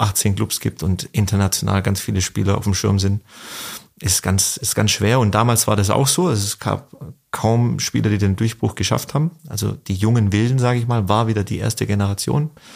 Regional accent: Leutenbach, Baden-Württemberg, Germany; also born or lived in Backnang; Also ich bin in Backnang geboren, in Leutenbach aufgewachsen.

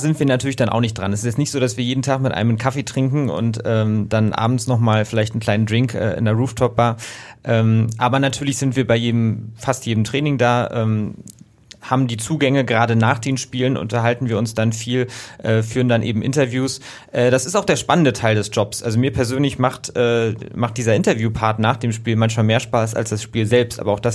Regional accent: Berlin, Germany; ich bin gebürtiger Berliner.

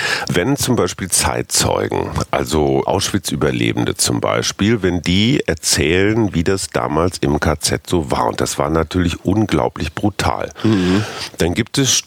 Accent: Münster, North Rhine-Westphalia, Germany; zumal ich auch noch in meiner Heimatstadt Münster bin.

